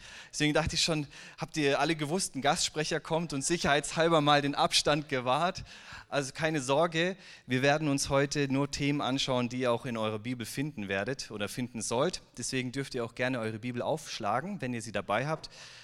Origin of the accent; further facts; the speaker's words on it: Ulm, Baden-Württemberg, Germany; Ich bin aus Ulm. Ich bin aus Ulm